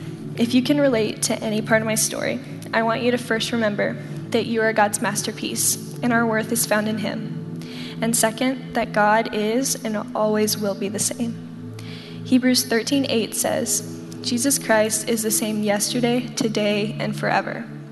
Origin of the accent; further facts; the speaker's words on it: Georgia, United States; now in Texas, United States; In June of 2019, my family and I moved from Georgia to Texas. I had lived in Georgia my entire life